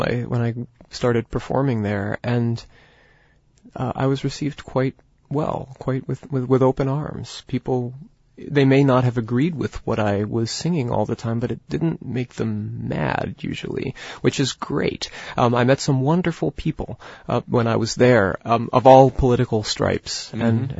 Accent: United States; it means a lot to me as an American Jew

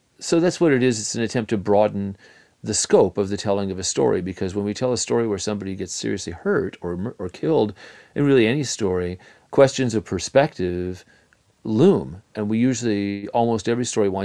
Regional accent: West Coast, United States; And I moved to the South from the West Coast, where a lot of places are only, you know, 100 years old or less, where I grew up.

